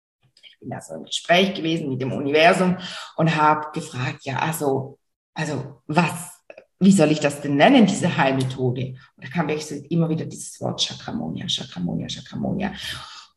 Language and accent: German; Switzerland; wie du vielleicht hörst, bestimmt hörst du es, komme ich aus der Schweiz, aus der wunderschönen Schweiz. Und ich habe hier in St. Gallen meine Praxis